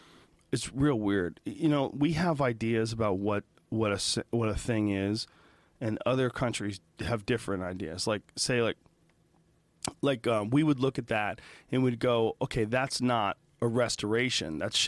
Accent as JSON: {"language": "English", "country": "United States", "said": "That's the cool thing about being American. We're so fucking badass. Other countries speak our language."}